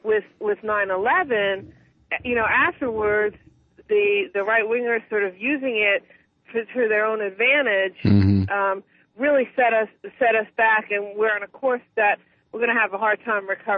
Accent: New York, United States; I was originally from New York, and I work with a lot of trauma victims from 9/11

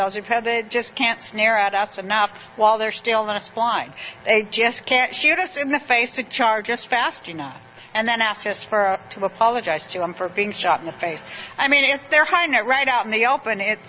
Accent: Utah, United States; Like, and I'm from Utah, so I always go, I know real cowboys, and you, sir, are no cowboy.

